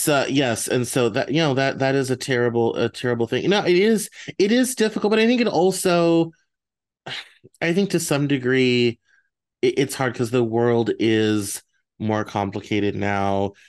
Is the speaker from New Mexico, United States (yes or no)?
no; Denver, Colorado, United States; because I grew up in Denver. I would shovel people's driveways for money.